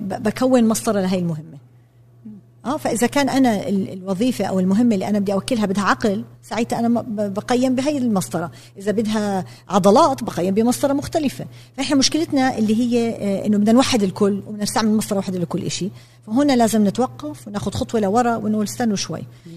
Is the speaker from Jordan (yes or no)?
yes; Jordan; انا تربيت في الاردن بالسبعينات والثمانينات في عائله، احنا كنا 8 بنات وانا اكبر وحده